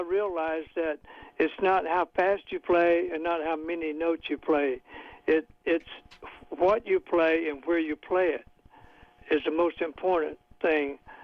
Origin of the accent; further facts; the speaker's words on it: Shreveport, Louisiana, United States; When I was 14, I was playing on Louisiana A-Rod in my hometown, Shreveport, Louisiana